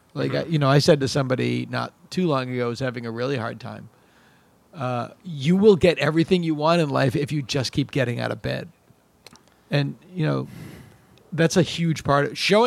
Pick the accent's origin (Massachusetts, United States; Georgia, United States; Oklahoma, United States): Massachusetts, United States; I'm from Massachusetts, but my best friend made it.